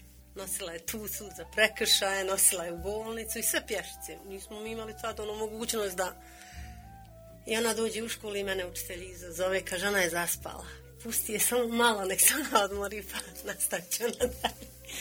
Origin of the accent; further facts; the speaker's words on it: Kotor Varoš, Republika Srpska, Bosnia & Herzegovina; now in Gračanica, Bosnia and Herzegovina; mi smo bili novi ljudi u Gračanici, nismo Gračanlije. Mi smo inače porijeklom iz Kotor Varoš.